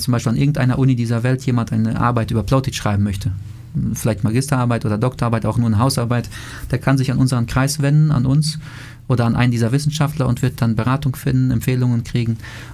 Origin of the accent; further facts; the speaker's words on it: Omsk Oblast, Russia; Ich komme aus der Nähe von Omsk